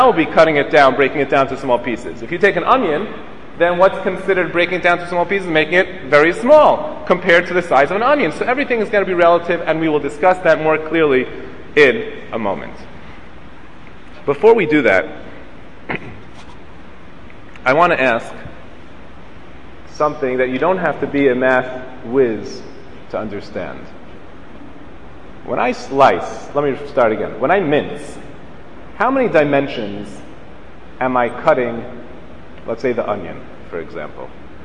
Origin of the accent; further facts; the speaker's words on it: Flatbush, New York, United States; We had a Shomer Shabbos Boy Scout troop when I grew up in Flatbush on Avenue P in, I think, East 3rd, East 4th, is a small shul, and we had a Boy Scout troop.